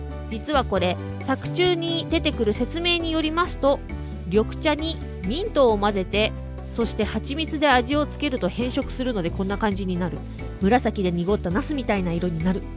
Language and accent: Japanese; Fukuoka, Japan; やっぱりね、博多っ子なのでもつ鍋好きです